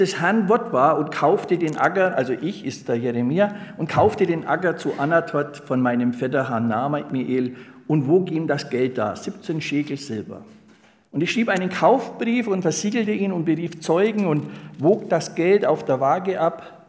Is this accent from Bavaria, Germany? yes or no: yes; Bavaria, Germany; accent: Franconian; ich habe leider noch den fränkischen Dialekt.